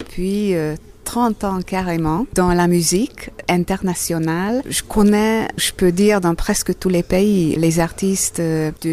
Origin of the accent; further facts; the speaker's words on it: Budapest, Hungary; French is a second language; now in Switzerland; Oui, je viens de Budapest.